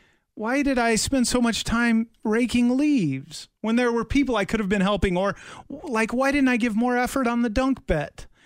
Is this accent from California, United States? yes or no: no; Kansas City, Missouri, United States; in Kansas City, if you live out where I do, way out south, you mm-hmm. still say I'm from Kansas City.